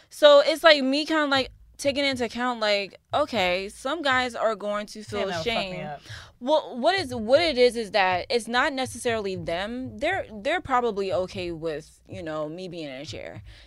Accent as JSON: {"language": "English", "town": "Jacksonville", "region": "Florida", "country": "United States", "said": "being that I am from Jacksonville, like, I'm usually, like, I still got, like, a sore thumb."}